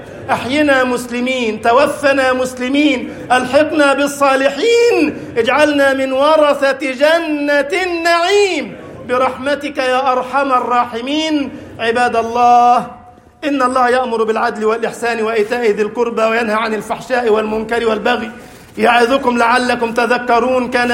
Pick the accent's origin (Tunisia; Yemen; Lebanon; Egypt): Egypt